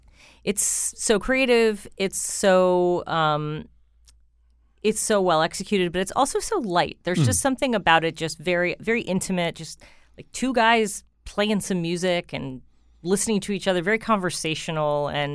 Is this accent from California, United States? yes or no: no; Wallingford, Connecticut, United States; I'm from Wallingford.